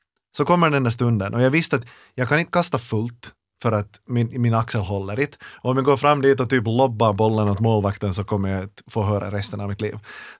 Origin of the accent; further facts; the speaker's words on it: Ekenäs, Uusimaa, Finland; jag är från Ekenäs och Karis är grannstaden, så det är ju redan där liksom, vi är fotbollstad, jag är handbollstad.